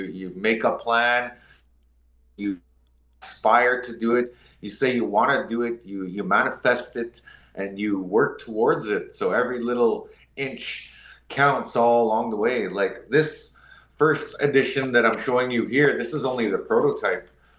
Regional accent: Edmonton, Alberta, Canada; I grew up in Edmonton, and I grew up half on reserve and half in the city. So sometimes I'd be living on the res and sometimes I'd be in the city.

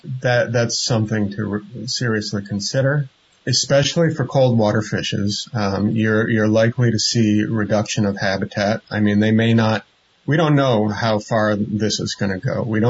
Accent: Northeast, United States

